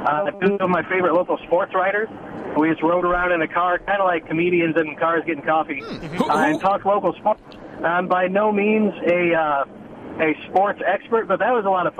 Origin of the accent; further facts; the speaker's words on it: St. Louis, Missouri, United States; Yeah, I am from the St. Louis area here.